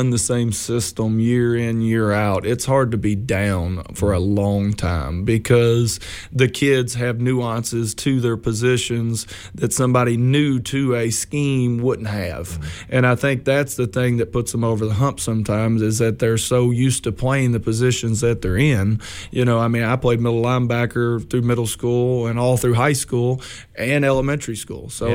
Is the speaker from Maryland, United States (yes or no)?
no; Mayfield, Kentucky, United States; I don't see that in essence because that's where I grew up. That's my hometown. You know, that's where I played ball.